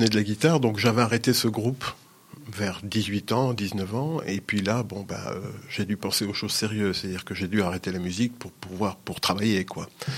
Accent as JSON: {"language": "French", "region": "Sicily", "country": "Italy", "first_language": "Sicilian", "second_language": "French", "said": "Mais ma langue maternelle, vraiment, c'est le sicilien, donc le patois, le dialecte sicilien."}